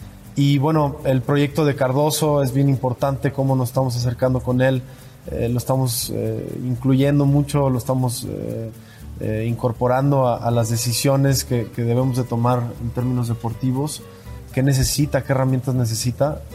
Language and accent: Spanish; Mexico; como empresario mexicano tengo una gran labor que hacer en Chivas, empresario joven también.